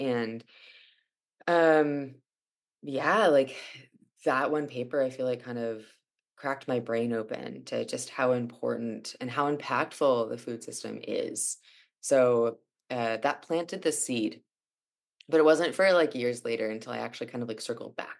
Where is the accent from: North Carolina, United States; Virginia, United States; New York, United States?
Virginia, United States; Alexandria; I think also, like, growing up outside of DC, we were pretty, like, kind of DC centric family. I'm from Alexandria though.